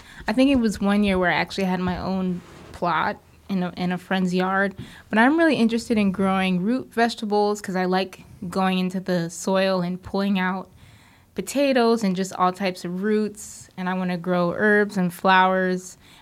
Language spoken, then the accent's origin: English; Staten Island, New York, United States; it's definitely different than what I grew up with in Staten Island, in the city.